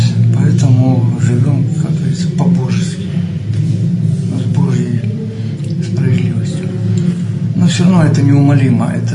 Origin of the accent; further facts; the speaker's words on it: Ukraine; Я украинец, и я как бы советский украинец. Потому что мы родились в Советском Союзе